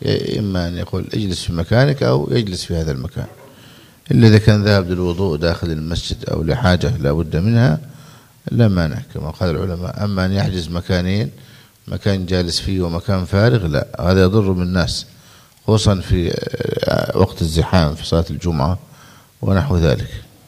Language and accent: Arabic; Egypt; لأن هذا عندنا في مصر بعض الناس يعده من سوء الأدب